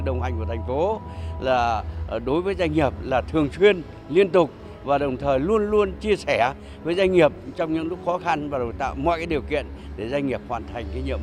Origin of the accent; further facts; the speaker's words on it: Thai Nguyen, Vietnam; xây dựng thành phố Thái Nguyên ngày càng giàu đẹp. Đó là quê hương mình.